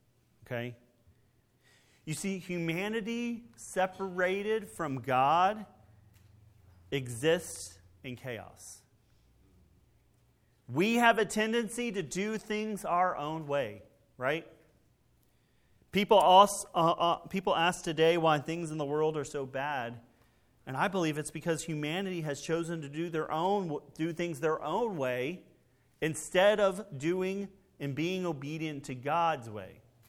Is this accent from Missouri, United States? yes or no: no; Texas, United States; Growing up in Texas, we would sometimes go to Dallas.